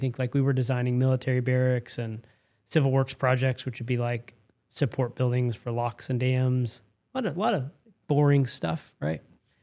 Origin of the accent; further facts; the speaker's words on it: Louisville, Kentucky, United States; So I grew up here in Louisville. Went to St. X High School, which is now a client.